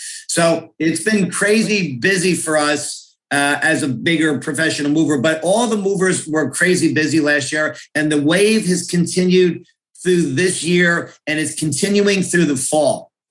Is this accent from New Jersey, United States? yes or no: yes; North Plainfield, New Jersey, United States; now in Scotch Plains, United States; I grew up in North Plainfield, now live with my family in Scotch Plains